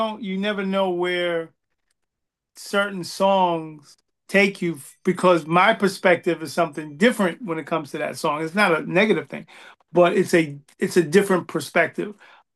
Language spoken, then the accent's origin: English; New York City, New York, United States; Like, I'm from New York, so in New York, the biggest video show was a show called Video Music Box.